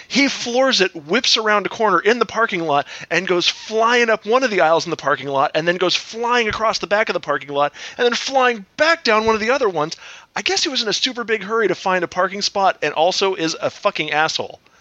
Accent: San Diego, California, United States; when I was growing up in San Diego, tiny, tiny, tiny kitchen, like a closet-sized kitchen.

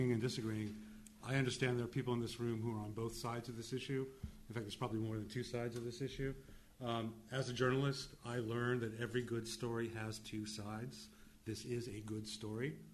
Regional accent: Brooklyn, New York, United States; I'm a guy from Brooklyn. What do I know about farming, right?

